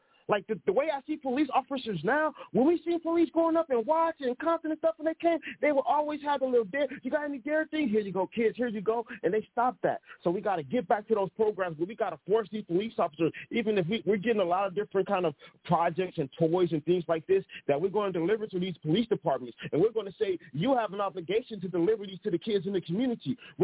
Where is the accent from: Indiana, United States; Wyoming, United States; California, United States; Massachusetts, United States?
California, United States; Compton; born there; Because, you see, when I was born in Compton